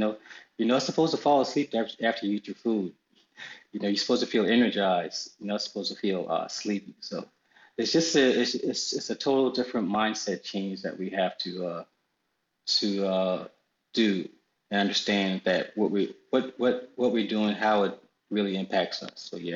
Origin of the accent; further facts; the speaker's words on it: United States; Because one thing about being an American is we live a life